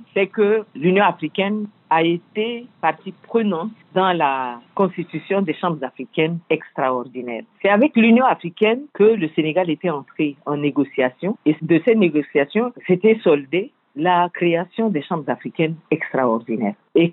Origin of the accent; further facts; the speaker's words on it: Chad; je suis tchadienne.